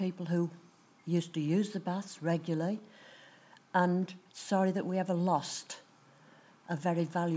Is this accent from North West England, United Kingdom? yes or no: no; Yorkshire and the Humber, United Kingdom; moved away as an adult; now in Birmingham, United Kingdom; I'm from North Yorkshire.